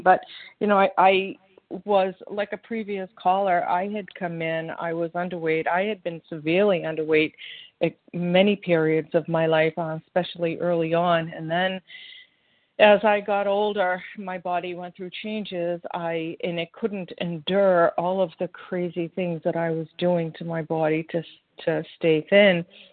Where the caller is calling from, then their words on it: Massachusetts, United States; So it's good to be here, and I am calling from Massachusetts